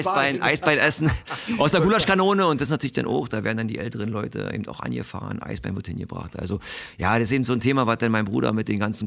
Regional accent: Verneuendorf, Brandenburg, Germany; also born or lived in Zossen; konnte dort eben groß werden in meinem kleinen Dorf Verneuendorf. Verneuendorf ist südlich von Berlin und geboren bin ich in Zossen, da hast du recht.

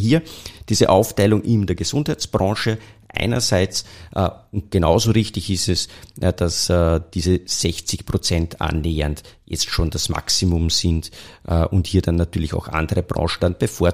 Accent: Upper Austria, Austria; komme ich aus dem Sauwald, also aus dem Passauwald.

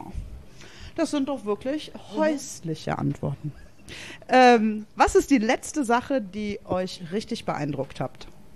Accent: Belgium; Ich habe meine Jugend in Belgien verbracht.

